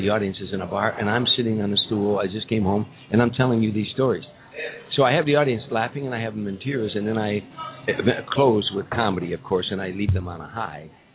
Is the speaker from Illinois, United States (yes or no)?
yes; Harvey, Illinois, United States; And I'd tell him what was like growing up in Harvey